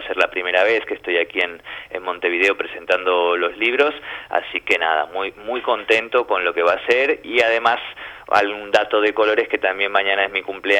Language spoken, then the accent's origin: Spanish; Valencia, Valencian Community, Spain; born there; Bueno, yo nací en España, en Valencia, en el año 81, con mamá argentina, padre uruguayo, ambos exiliados de las dictaduras del Cono